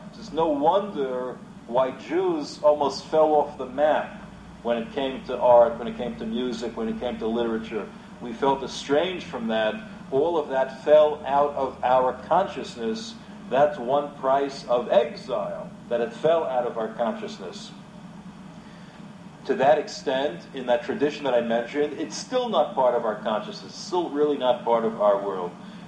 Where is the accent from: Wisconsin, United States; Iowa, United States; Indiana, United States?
Indiana, United States; Muncie; a story my neighbor told me once when I grew up in Muncie.